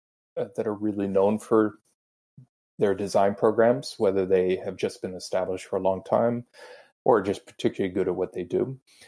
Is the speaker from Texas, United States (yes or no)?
yes; Houston, Texas, United States; but I'm originally from Houston, Texas. I was born there long before you were, and I grew up in a just very basic suburban neighborhood, played with my friends in the street.